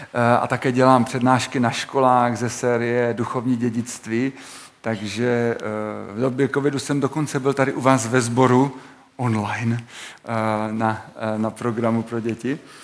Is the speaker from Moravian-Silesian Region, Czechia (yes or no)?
yes; Ostrava, Moravian-Silesian Region, Czechia; now in Sezimovo Ústí, Czechia; jsem původně Ostravák, asi to uslyšíte z mého krátkého zobaku. Ale už 8 let žiju v Sezimově Ústí